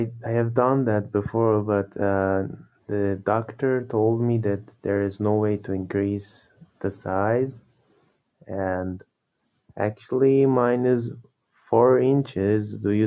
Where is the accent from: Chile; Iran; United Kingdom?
Iran; I guess you guys are from United States, but actually I'm from Iran. In Iran, it's centimeters. We don't work with inches.